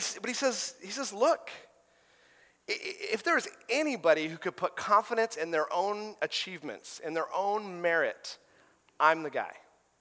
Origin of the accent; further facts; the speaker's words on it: Alaska, United States; I'm Alaskan. I spent a little time in Texas.